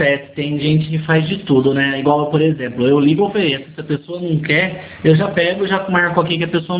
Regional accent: São Paulo, Brazil; Eu sou de São Paulo.

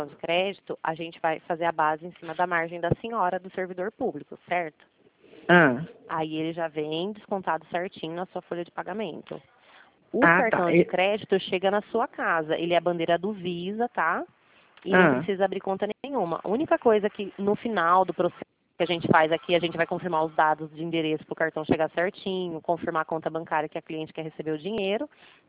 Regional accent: Limeira, São Paulo, Brazil; Eu sou do estado de São Paulo também, cidade de Limeira

